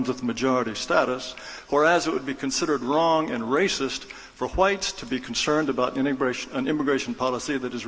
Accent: Oakton, Virginia, United States; I'm from Oakton.

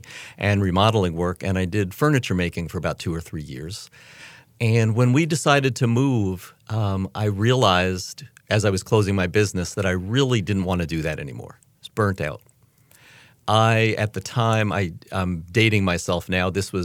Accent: New York, United States; also born or lived in Vermont / Massachusetts; now in Chapel Hill, United States; I'm originally from New York. I went to school up in Vermont and then lived in Massachusetts for, I lose track of time, maybe 10 or 15 years. And I moved down to Chapel Hill in 1993.

